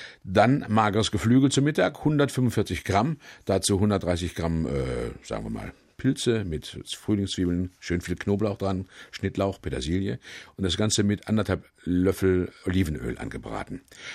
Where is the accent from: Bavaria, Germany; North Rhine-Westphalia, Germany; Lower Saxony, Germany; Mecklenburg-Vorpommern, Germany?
North Rhine-Westphalia, Germany; Gladbeck; born there; Geboren in Gladbeck.